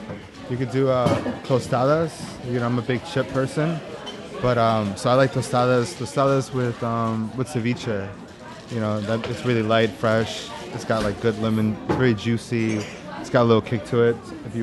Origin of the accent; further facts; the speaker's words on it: New Orleans, Louisiana, United States; born there; I think definitely a part is that I was born in New Orleans, you know, so my father's been here for 30 years.